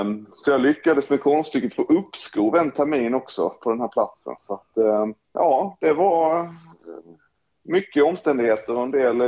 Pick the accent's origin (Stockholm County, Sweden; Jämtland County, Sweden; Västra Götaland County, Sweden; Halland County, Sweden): Halland County, Sweden; Halmstad; moved away as an adult; also born or lived in Trelleborg; Jag kommer ju från Gurkburkens hemstad Halmstad. Så att lite längre norrut, men fortfarande längs havet och på västkusten. Ja. Men ja, flyttade därifrån vid, vad kan jag vara, 22 års åldern.